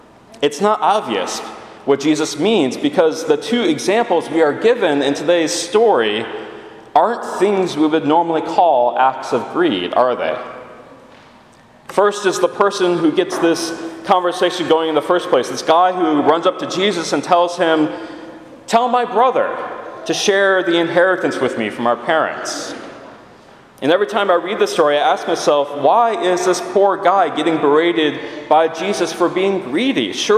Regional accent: Chicago, Illinois, United States; And so far, the only thing I've said in this whole conversation is, "Yes, I'm from Chicago."

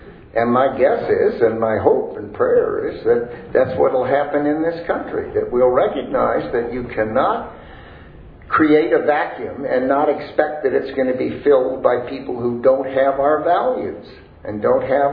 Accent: Midwest, United States; Yeah, I'm from the Midwest, and I'm a perennial optimist.

